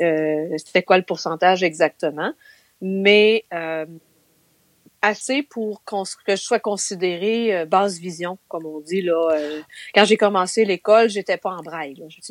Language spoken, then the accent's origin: French; Fermont, Quebec, Canada; also born or lived in Shawinigan; je suis née là, mais je ne m'en souviens pas beaucoup parce qu'à l'âge de 2 ans, on est déménagé à Fermont, qui est vraiment dans le nord du Québec.